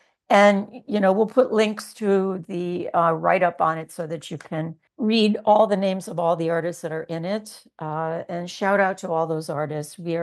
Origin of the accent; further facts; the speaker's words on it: Wisconsin, United States; We talk about his growing up in India. We talk about my growing up in Wisconsin.